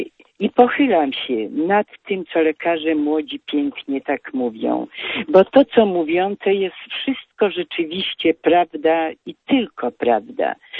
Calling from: Katowice, Silesian Voivodeship, Poland; Ja z Katowic dzwonię, ze Śląska, ze stolicy naszego Śląska.

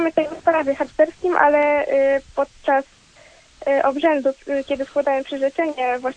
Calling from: Lublin, Lublin Voivodeship, Poland; dzwonię z Lublina.

